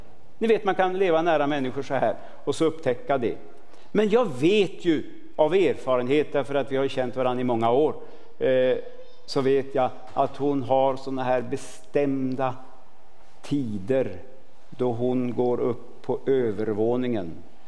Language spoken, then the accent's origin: Swedish; Västernorrland County, Sweden; jag kommer från Ångermanland och är egentligen ifrån landet riktigt ordentligt. Och pappa hade jordbruk när jag var liten.